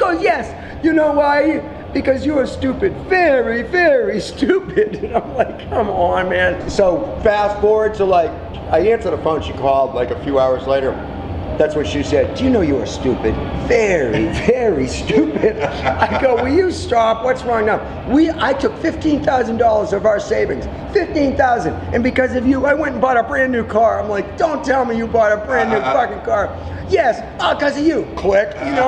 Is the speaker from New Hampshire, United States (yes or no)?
yes; Portsmouth, New Hampshire, United States; I mean, I grew up in Portsmouth, New Hampshire, you know.